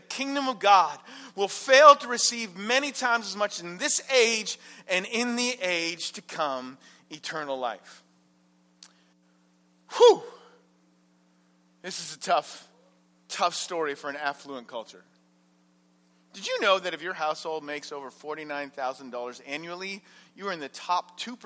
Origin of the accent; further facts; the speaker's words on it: Canada; because I'm a Canadian